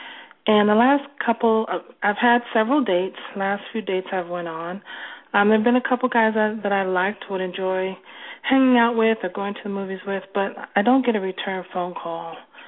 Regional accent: Washington, District of Columbia, United States; I'm from Washington, D.C.

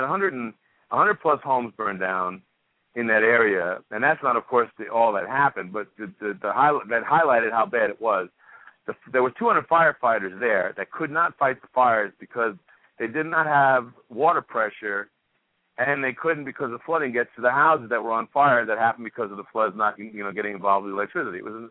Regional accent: Queens, New York, United States; I'm born and bred New York City. First, I grew up in Queens

